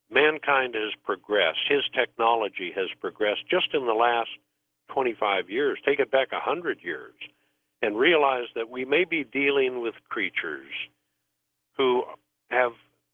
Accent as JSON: {"language": "English", "town": "St. Louis", "region": "Missouri", "country": "United States", "tie": "born there", "said": "I was born in St. Louis."}